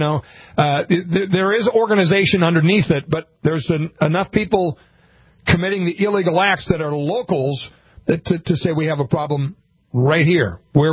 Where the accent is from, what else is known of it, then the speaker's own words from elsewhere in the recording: Dickinson, United States; I'm from Dickinson.